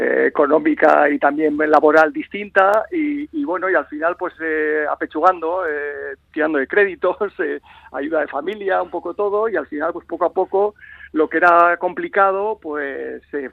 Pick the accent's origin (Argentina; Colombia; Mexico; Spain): Spain; Bilbao, Basque Country; somos de Bilbao, ¿no?